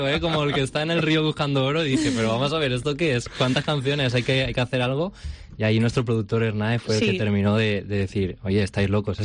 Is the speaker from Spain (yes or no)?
yes; Valencian Community, Spain; venimos de distintos lugares de la Comunidad Valenciana